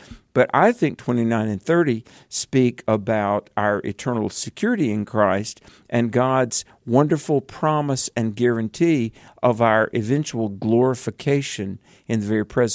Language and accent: English; the South, United States; accent: southern; you guys surely do have southern accents. And I said, well, that is true. We're from the South.